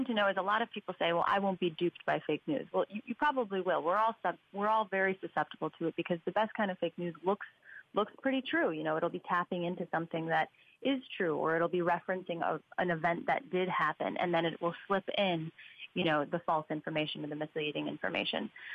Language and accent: English; Chicago, Illinois, United States; So a good example, I'm from Chicago.